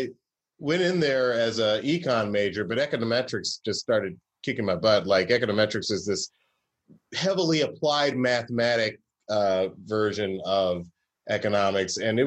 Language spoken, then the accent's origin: English; the South, United States; And I took history, and I took the American sectional crisis, because I had grown up in the South.